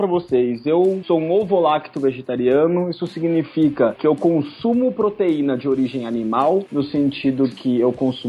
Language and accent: Portuguese; São Paulo, Brazil; Eu sempre fui fã de carne vermelha, mas sou do interior de São Paulo